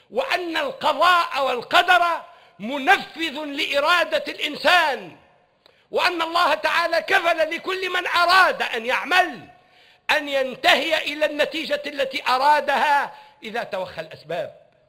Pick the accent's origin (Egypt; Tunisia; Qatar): Tunisia; وسألت الله تعالى أن يردني إلى بلدي تونس في أقرب الأحيان